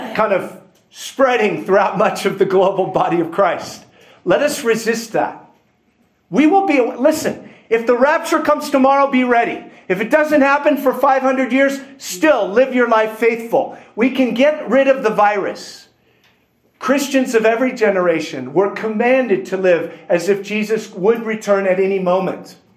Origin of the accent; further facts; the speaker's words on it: Newport Beach, California, United States; I grew up in Newport Beach, California.